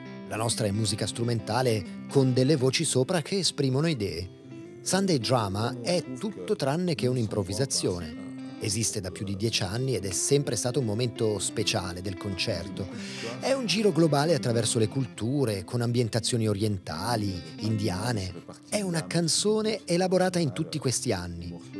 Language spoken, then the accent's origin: Italian; Fribourg, Switzerland; Noi siamo di Friburgo, abbiamo una scena molto sviluppata